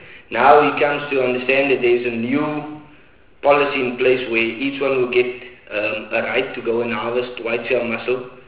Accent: Port Elizabeth, Eastern Cape, South Africa; and I'm from Port Elizabeth.

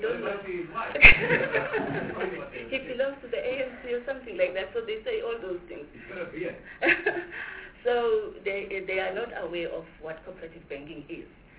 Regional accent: Tanzania; I know I come from Tanzania, so I know that it's a fact.

